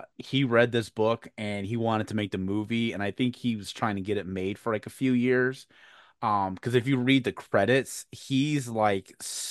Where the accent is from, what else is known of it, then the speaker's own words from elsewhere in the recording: Chicago, Illinois, United States; And I'm from Chicago, and a lot of the outside stuff was filmed on location